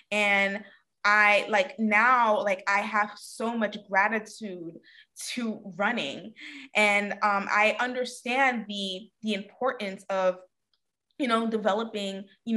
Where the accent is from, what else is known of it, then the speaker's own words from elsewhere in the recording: Brooklyn, New York, United States; Because what I saw from my experience growing up in Brooklyn, New York, and living in that community, I did not think that Black people ran.